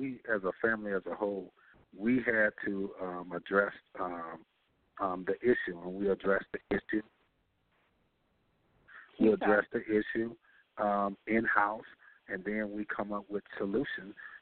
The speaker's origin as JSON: {"language": "English", "town": "Racine", "region": "Wisconsin", "country": "United States", "tie": "born or raised there", "said": "I'm born and raised in Racine, Wisconsin. So I am from the state of Wisconsin."}